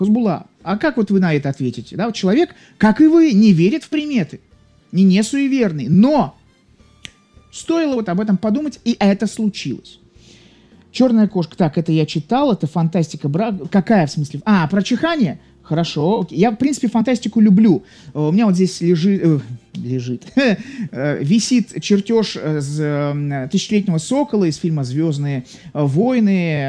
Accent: Saint Petersburg, Russia; я тоже из Петербурга, веду эту трансляцию. Замечательный, классный город, рад, что родился в нем.

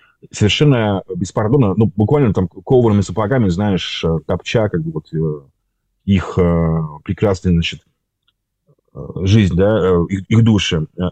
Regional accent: Uzbekistan; also born or lived in Tajikistan; Ну, потому что я там вырос в Узбекистане.

